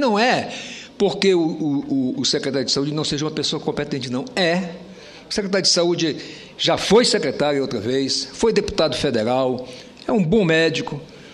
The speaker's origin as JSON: {"language": "Portuguese", "region": "Roraima", "country": "Brazil", "said": "Mas no meu estado, lamentavelmente, eu lamento mesmo até como roraimense e como médico dizer isso, está um caos total."}